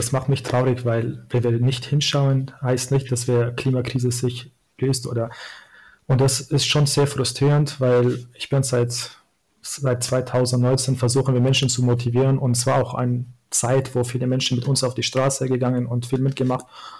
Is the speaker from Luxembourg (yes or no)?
no; Syria; German is a second language; now in Germany; Ich komme aus Syrien, ich bin Kurde und als Kurde hat man auch oft sozusagen unterdrückt ist, oder als Kurde war ich auch unterdrückt in Syrien.